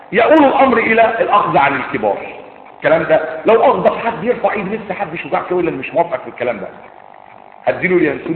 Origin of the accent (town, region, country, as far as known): Egypt